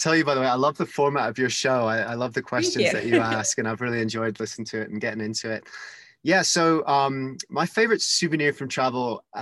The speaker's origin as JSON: {"language": "English", "country": "United Kingdom", "said": "Moan about the weather and you will get by as a British person, perfectly fine."}